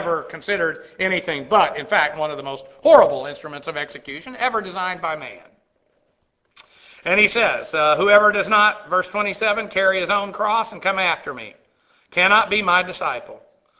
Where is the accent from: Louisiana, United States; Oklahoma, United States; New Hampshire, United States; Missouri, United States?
Oklahoma, United States; Muskogee; I mean, I'm an … for goodness sake.